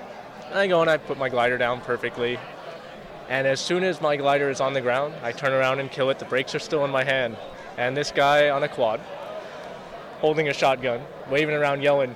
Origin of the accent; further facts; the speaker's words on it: Canada; I'm from Canada. We're pretty good at doing